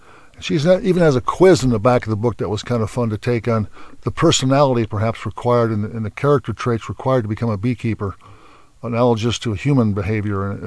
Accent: Illinois, United States; I grew up a kid in Northern Illinois.

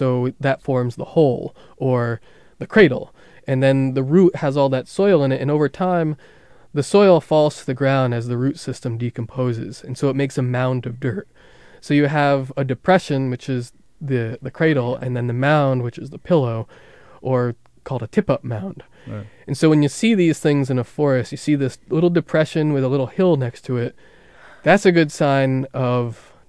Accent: Northeast, United States; And the reason I come from the Northeast, New York, New England, and where it's kind of, they're kind of known for their stone walls.

